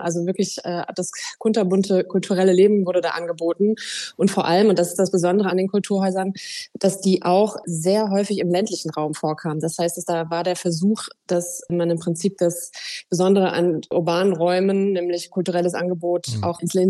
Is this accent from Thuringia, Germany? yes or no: no; Rostock, Mecklenburg-Vorpommern, Germany; Also ich komme ja aus Rostock